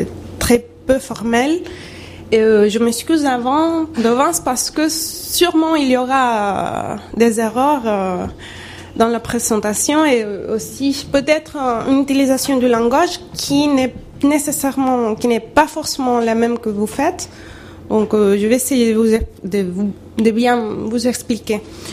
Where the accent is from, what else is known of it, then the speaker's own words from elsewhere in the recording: Venezuela; French is a second language; ce qu'on fait chez nous au Venezuela